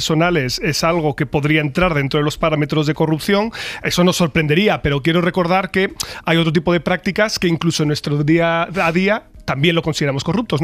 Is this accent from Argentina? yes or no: no; Spain; los españoles, como somos herederos